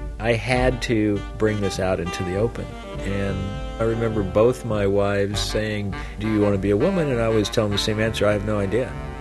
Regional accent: Kansas City, Midwest, United States; now in San Francisco, United States; I live in San Francisco. I grew up in the Midwest, outside of Kansas City.

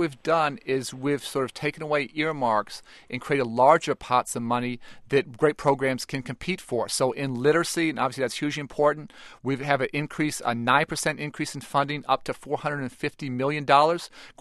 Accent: Illinois, United States; Many states, including the state I'm from Illinois, actually reduced standards under No Child Left Behind

